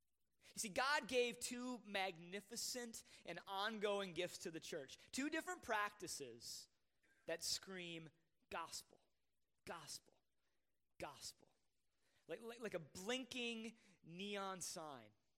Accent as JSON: {"language": "English", "region": "Wisconsin", "country": "United States", "tie": "born or raised there", "said": "I grew up in the Bluffs on the Mississippi River, north of La Crosse and Winona and that type of area."}